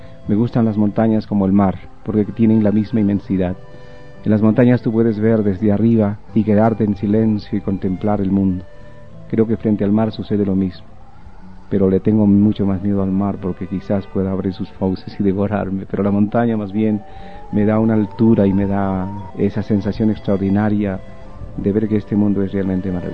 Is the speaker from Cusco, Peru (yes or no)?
yes; Calca, Cusco, Peru; born there; soy pintor. Yo nací en el Valle Sagrado de los Incas, en Calca, un pueblito que tiene unas montañas fabulosas y un paisaje muy lindo. Ahí nací a las 5 de la tarde, más o menos.